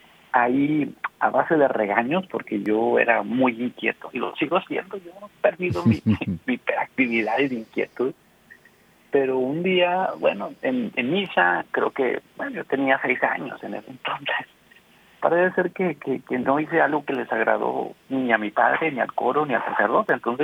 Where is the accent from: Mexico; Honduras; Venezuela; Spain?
Mexico; Guadalupe, Nuevo León; also born or lived in Monterrey; Ahí en Monterrey, Nuevo León, nací en Monterrey. Después criado ahí en Guadalupe, Nuevo León. Soy guadalupeño, guadalupense y guadalupano.